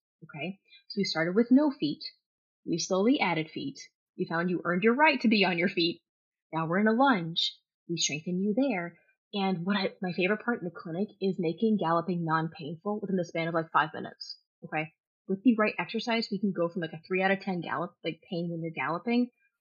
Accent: Kentucky, United States; because I grew up in Kentucky, okay? So, of course, I pretended to ride a horse.

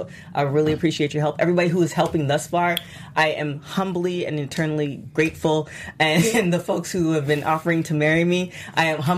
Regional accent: Canada; now in United States; I'm from Canada, and the current president is trying to kick me out, so I'm trying to stay in the country.

